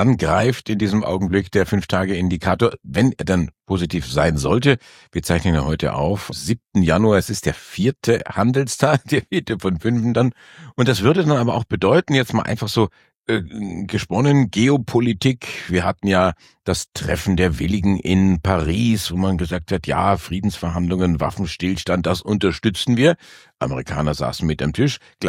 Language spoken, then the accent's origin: German; Erlangen, Bavaria, Germany; ich stamme aus Erlangen und das ist im Grunde genommen die Hauptstadt von Siemens.